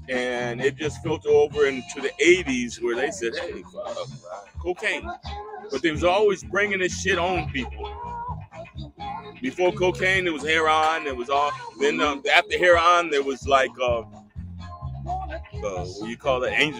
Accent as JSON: {"language": "English", "town": "Hollywood", "region": "California", "country": "United States", "tie": "born or raised there", "said": "And there's a special community where I grew up in Hollywood."}